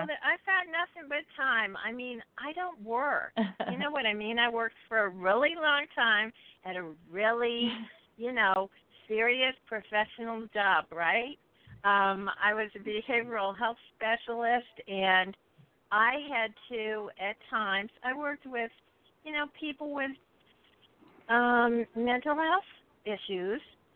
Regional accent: the South, United States; I'm from the South, and we always celebrate Christmas in July. Now, the funny part is, even though I remember that being celebrated when I was growing up, I never got any presents.

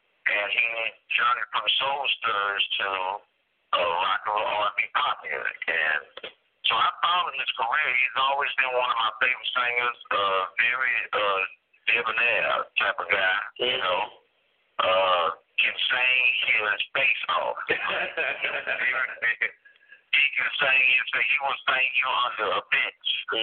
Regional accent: Houston, Texas, United States; I grew up in Ivan Clark, part of Houston, Texas, South Park part.

